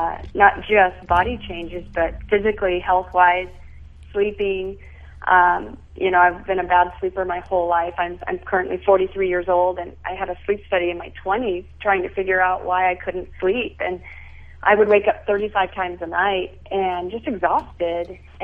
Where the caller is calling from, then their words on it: Las Vegas, Nevada, United States; Las Vegas.